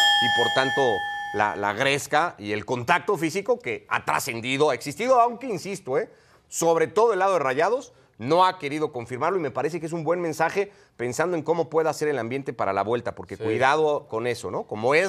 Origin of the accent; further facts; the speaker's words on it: Mexico; porque nadie nos quiere, porque somos mexicanos.